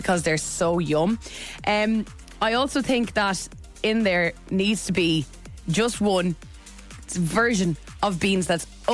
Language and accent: English; Ireland; because I'm an Irish person